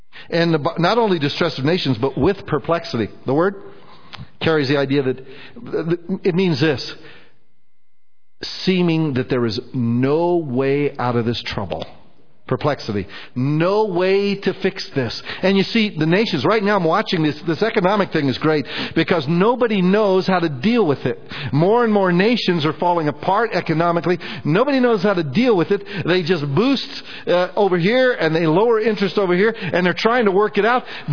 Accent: United States; I guess I should have known, but being an idiot, I'm American, you know

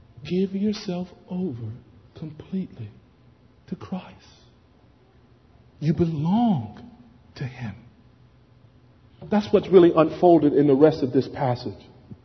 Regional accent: United States; Now, as an American, I understand you can fight just wars about unfair taxation, you know.

